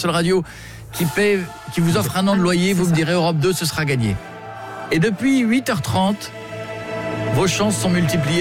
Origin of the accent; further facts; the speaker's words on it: Saint-Quentin, Hauts-de-France, France; born there; Je suis né à Saint-Quentin, je fais un gros bisou à tous les gens de Saint-Quentin.